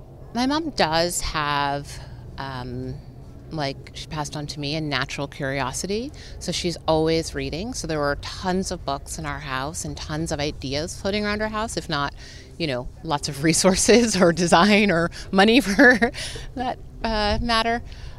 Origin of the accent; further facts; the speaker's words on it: New London, Connecticut, United States; New London, Connecticut.